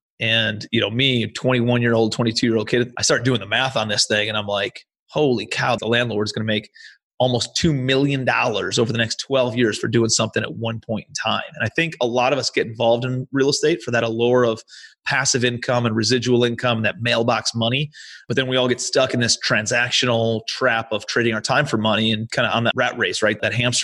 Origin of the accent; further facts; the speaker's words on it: Ohio, United States; moved away as an adult; now in New York City, United States; So after I graduated college in 2007, I'm from Ohio originally. I ended up moving out to New York City. And my brother was living out there.